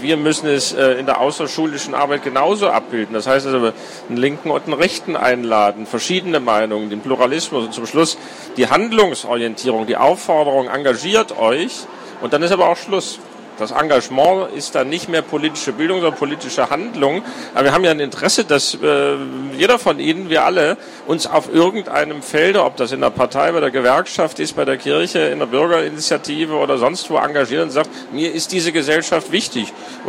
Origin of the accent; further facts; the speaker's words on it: Hesse, Germany; ich komme aus Hessen und bin in den 80er Jahren groß geworden.